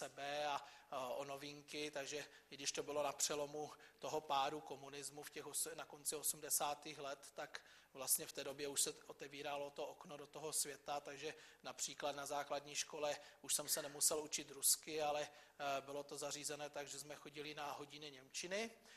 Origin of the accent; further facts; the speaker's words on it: Čeladná, Moravian-Silesian Region, Czechia; jsem ročník 1980, narodil jsem se na Čeladné, což je vlastně pod Lysou horou, bydlím kousek od Čeladné.